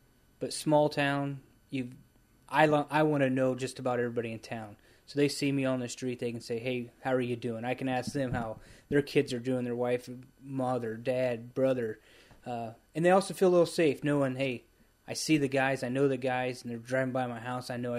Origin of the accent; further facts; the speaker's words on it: Hamilton, United States; I'm born and raised in Hamilton, so I've seen Walter since I was little, all the way up to now where I'm at today.